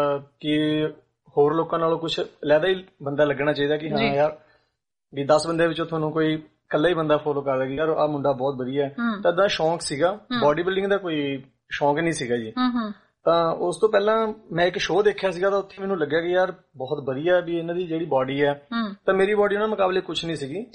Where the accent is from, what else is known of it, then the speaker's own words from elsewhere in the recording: Fatehgarh Sahib, Punjab, India; ਮੈਂ ਪੰਜਾਬ ਤੋਂ ਫਤਿਹਗੜ੍ਹ ਸਾਹਿਬ ਤੋਂ ਜੀ